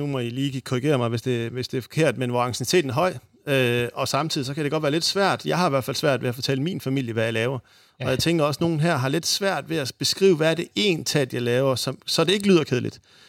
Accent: North Denmark Region, Denmark; men jeg kommer også fra Nordjylland

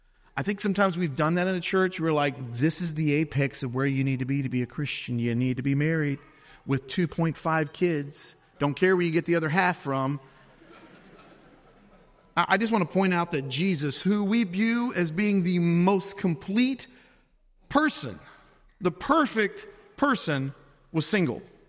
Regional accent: Louisiana, United States; I'm from Louisiana. We don't really talk English

